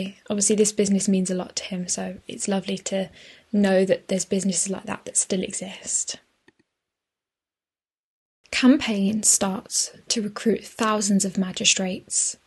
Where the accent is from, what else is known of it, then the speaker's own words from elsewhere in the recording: Oldbury, West Midlands, United Kingdom; And Oldbury is close to my heart because it's my hometown